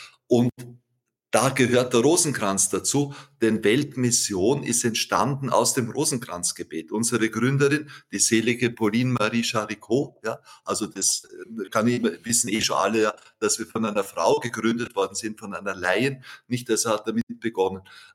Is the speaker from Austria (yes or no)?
yes; Wampersdorf, Lower Austria, Austria; bei uns in meinem Heimatdorf in Wampersdorf